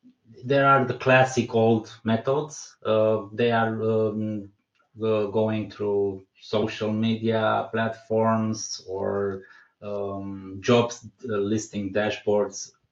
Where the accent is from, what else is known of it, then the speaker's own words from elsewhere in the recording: Romania; English is a second language; I'm from Romania. I also have a lot of members in the family that works in the industry.